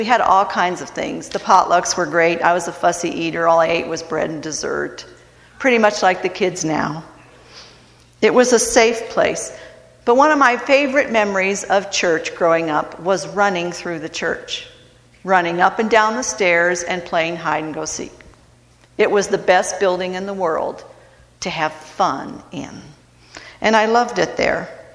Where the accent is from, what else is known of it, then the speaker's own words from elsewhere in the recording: Cleveland, Ohio, United States; I grew up in the United Church of Christ in Cleveland, Ohio.